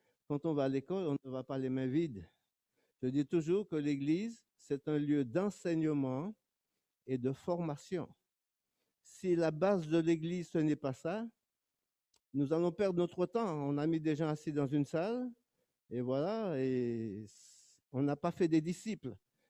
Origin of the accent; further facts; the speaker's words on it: Martinique; Je suis de la Martinique, moi.